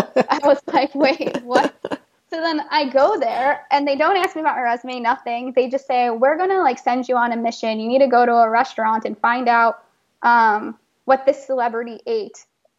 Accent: Chicago, Illinois, United States; I was in Chicago, which is my hometown.

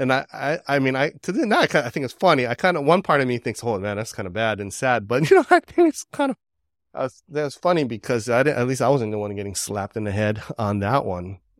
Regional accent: Manoa, Hawaii, United States; So mine would be, I grew up here in Manoa.

